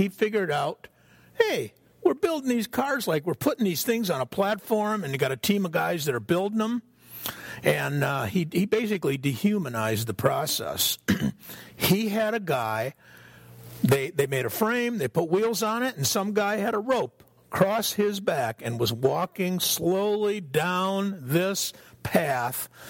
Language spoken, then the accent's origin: English; Detroit, Michigan, United States; me growing up in Detroit, I'm real familiar with the auto industry and the history of it.